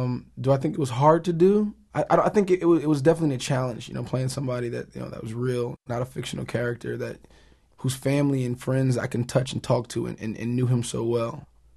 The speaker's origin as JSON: {"language": "English", "town": "Newark", "region": "New Jersey", "country": "United States", "said": "being somebody from the inner city, I'm from Newark, New Jersey, and had my run-ins with the authority figures"}